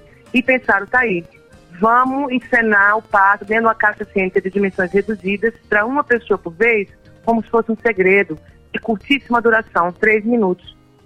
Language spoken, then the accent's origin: Portuguese; Brasília, Federal District, Brazil; somos de Brasília